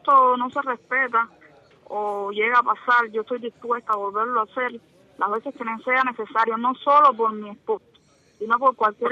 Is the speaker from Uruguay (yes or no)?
no; Cuba; me considero una cubana sencilla que lucha por los derechos, que lucha por la libertad